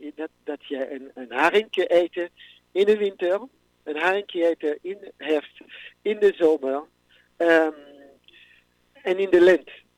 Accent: France; Dutch is a second language; now in Netherlands; Omdat ik als Fransman ontdekt, proef en laat zien aan Nederlander hoe rijk hebben we hier.

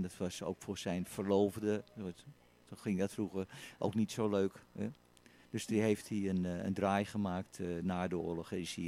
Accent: Amsterdam, North Holland, Netherlands; born there; Ik ben geboren in Amsterdam.

